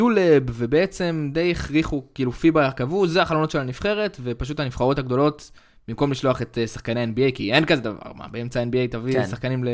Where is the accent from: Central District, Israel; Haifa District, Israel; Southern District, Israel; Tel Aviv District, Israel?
Central District, Israel; Yehud; וחלק מהילדים שהוא אימן היה ביהוד, ששם גדלתי בעצם, אני לא התאמנתי אצלו בכדורסל, אבל חברים שלי כן